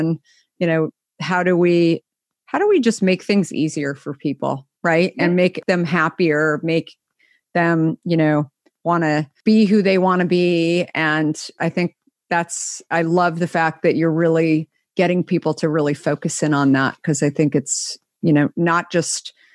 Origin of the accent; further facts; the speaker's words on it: Scottsdale, Arizona, United States; I grew up in Scottsdale, but when it was 100,000 people in Scottsdale, not what it is today.